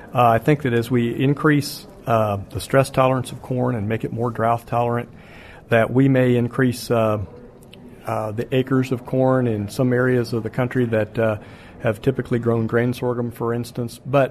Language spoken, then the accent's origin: English; Johnston, Iowa, United States; I'm from Johnston, Iowa. Been on this job for about a year.